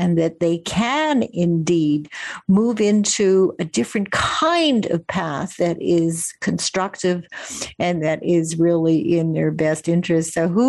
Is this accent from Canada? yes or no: yes; Winnipeg, Manitoba, Canada; I grew up in an Orthodox Jewish family in Winnipeg, Canada. My mother was a teacher. And my father was a writer, and he did some farming.